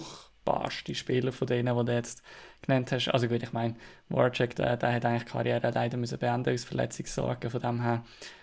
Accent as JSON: {"language": "German", "country": "Switzerland", "said": "wo wir als Schweizer natürlich ja, sehr spannend und sehr genau verfolgen"}